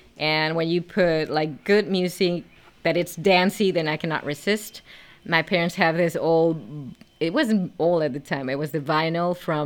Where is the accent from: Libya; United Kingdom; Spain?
Spain; Madrid, Community of Madrid; English is a second language; I learned English thanks to my parents and their vision. They put me in the only American school that was in Madrid at the time.